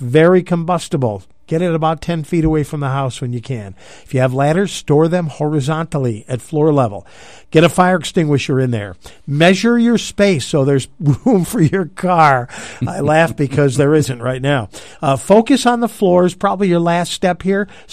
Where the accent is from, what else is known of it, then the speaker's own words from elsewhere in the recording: Maine, United States; I'm from Maine, and I can tell you they are the best. Love those Maine lobsters.